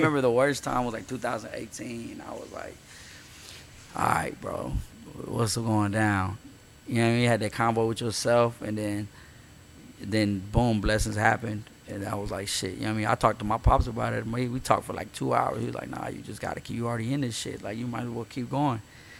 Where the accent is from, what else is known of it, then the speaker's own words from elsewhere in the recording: Houston, Texas, United States; now in Los Angeles, United States; I talk about this shit all the time in LA, because it's like, we're from Houston, so we way different.